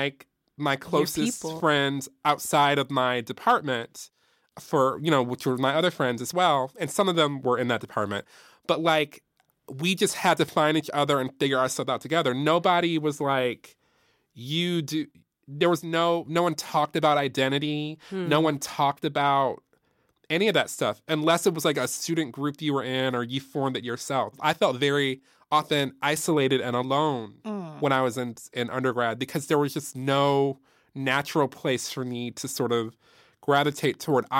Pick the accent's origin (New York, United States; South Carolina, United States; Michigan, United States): Michigan, United States; Detroit; I grew up in Detroit, Michigan, which is like a very black city.